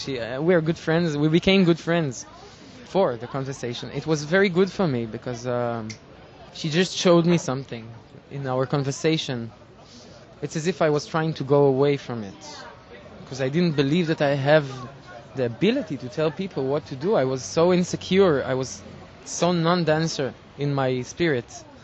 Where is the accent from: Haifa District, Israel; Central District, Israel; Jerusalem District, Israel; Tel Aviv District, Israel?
Haifa District, Israel; Hadera; born there; English is a second language; I was born in Hadera.